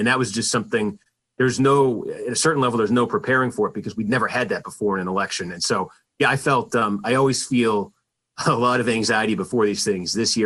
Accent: Massachusetts, United States; I grew up outside Boston. I would go outside, get the Boston Globe every morning and read the Celtics box scores.

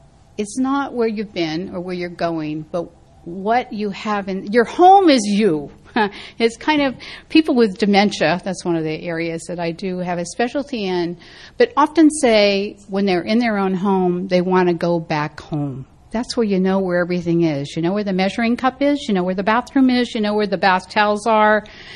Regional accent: San Francisco, California, United States; I grew up in San Francisco, and God, you can get anywhere in San Francisco.

